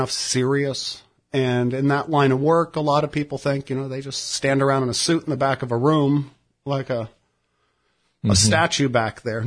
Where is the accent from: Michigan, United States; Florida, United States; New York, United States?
Florida, United States; I'm kind of a Florida kid. I have a lot of roots in the community, and I've wandered off a couple times in this great nation of ours